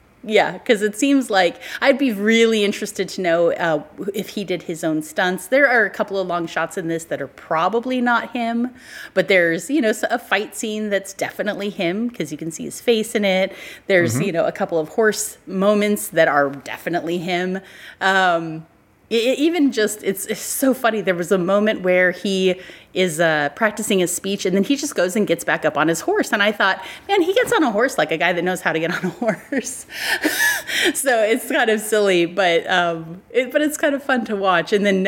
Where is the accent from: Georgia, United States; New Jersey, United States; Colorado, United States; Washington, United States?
Colorado, United States; Colorado Springs; I grew up in Colorado Springs, and at the Colorado Springs Zoo, I just lost the name of it.